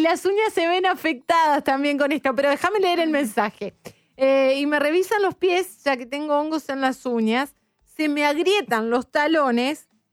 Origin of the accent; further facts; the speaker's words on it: Resistencia, Chaco, Argentina; soy de Resistencia, Chaco, Argentina.